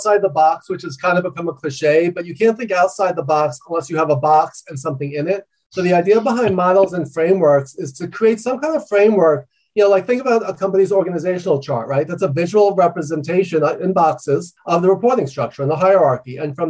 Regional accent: New York, United States; even though I talk loud and fast, I'm a New Yorker, I'm an extreme introvert

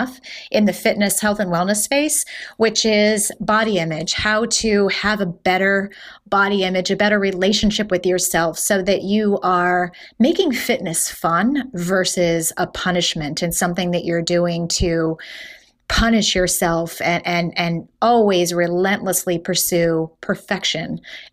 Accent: Chicago, Illinois, United States; accent: Chicago; now in Austin, United States; I just have that kind of like Chicago accent. I'm down in Austin, Texas right now, but people still say, I can tell you're from Chicago

